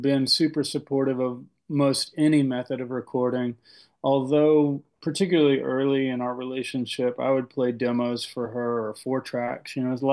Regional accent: Kennett, Missouri, United States; So we were always on that I-55 stretch to and from Memphis and my hometown of Kennett.

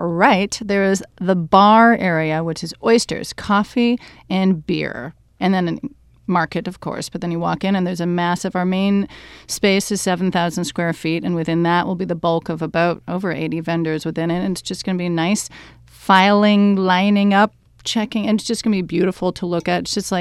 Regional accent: Canada; being a Canadian who doesn't have Thanksgiving.

